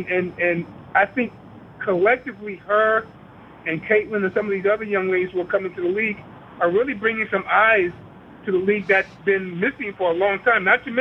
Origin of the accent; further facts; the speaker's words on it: New York, United States; I'm a New Yorker as well.